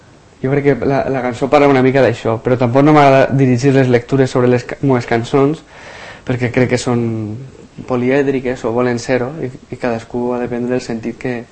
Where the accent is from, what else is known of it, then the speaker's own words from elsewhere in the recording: Xàtiva, Valencian Community, Spain; vinc de Xàtiva, que és una ciutat que va ser cremada per Felip V